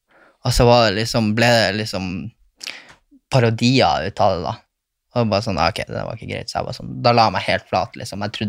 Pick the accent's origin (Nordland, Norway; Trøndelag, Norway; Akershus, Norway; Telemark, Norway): Nordland, Norway; Bodø; Da går jeg heller videre til noen som jeg bruker å se på som ekstra mor i Bodø, da.